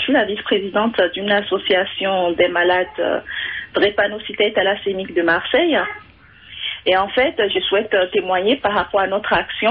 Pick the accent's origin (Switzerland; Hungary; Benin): Benin; Oui, voilà, je suis béninoise.